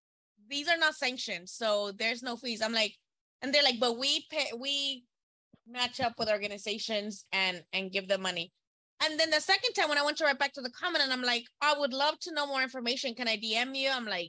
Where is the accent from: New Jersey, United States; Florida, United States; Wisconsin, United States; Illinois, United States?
Florida, United States; Miami; I'm from Miami.